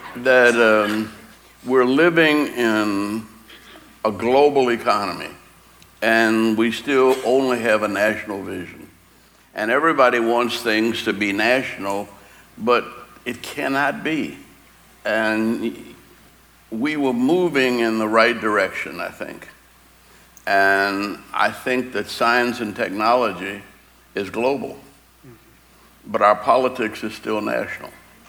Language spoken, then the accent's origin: English; New Orleans, Louisiana, United States; born there; I was born in New Orleans with an Irish grocery store on one corner, an Italian bar on another, and the Nazi party was on the third corner.